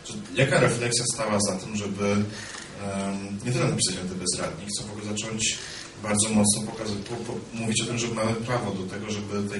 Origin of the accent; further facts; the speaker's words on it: Poznań, Greater Poland Voivodeship, Poland; Natomiast my poznaniacy byli rzeczywiście alternatywą.